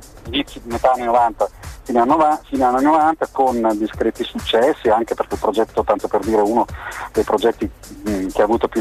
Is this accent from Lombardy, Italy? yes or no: no; Rimini, Emilia-Romagna, Italy; noi siamo di Rimini, Riccione, quindi la Riviera Adriatica